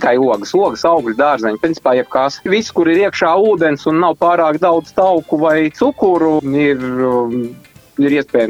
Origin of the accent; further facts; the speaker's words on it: Bauska, Bauska Municipality, Latvia; also born or lived in Dobele; Mēs abi divi esam no mazpilsētām. Mēs neesam Rīdzinieki.